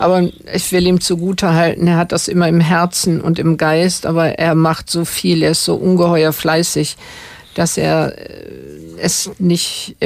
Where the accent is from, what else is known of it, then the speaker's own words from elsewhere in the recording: North Rhine-Westphalia, Germany; Ja, Waldsiedlung Kleineichen.